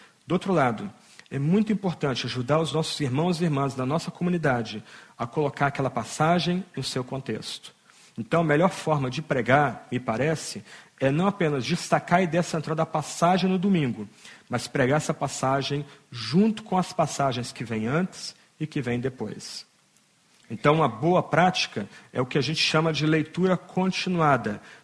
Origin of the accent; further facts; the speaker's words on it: Brazil; No Brasil, eu vou falar de onde eu venho